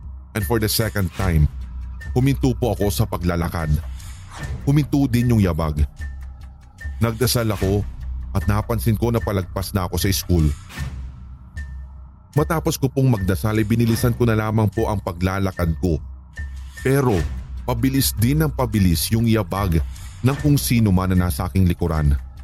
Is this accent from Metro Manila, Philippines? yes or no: yes; Manila, Metro Manila, Philippines; Tulad nga po ng sinabi ko sa inyo kanina, tiga Manila po ako, and this time, sa Alabang pa ako nag-work.